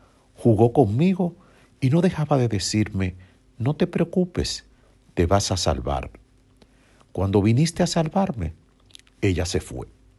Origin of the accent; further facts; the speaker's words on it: Dominican Republic; moved away; lo que pasaría en mi país, República Dominicana, el día que un suceso de esta magnitud toque nuestras puertas.